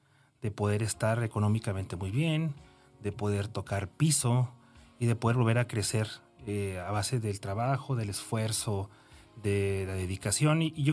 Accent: Mexico City, Mexico; born there; Yo nací en la Ciudad de México. Okay. Yo nací un 1 de octubre de 1981, o sea, tengo 42 años.

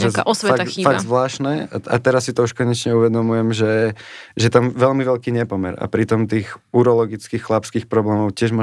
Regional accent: Žilina, Žilina Region, Slovakia; Áno, u nás v Žiline

